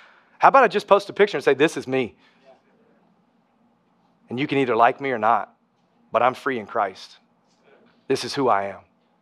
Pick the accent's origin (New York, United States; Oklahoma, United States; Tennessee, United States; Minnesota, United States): Tennessee, United States; I'm originally from Tennessee. They speak a whole new language over there.